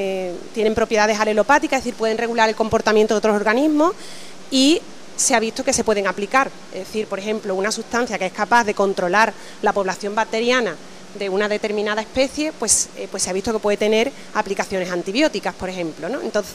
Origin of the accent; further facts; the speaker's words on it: Cádiz, Andalusia, Spain; Muy aficionada, sí, como todo gaditano de pro.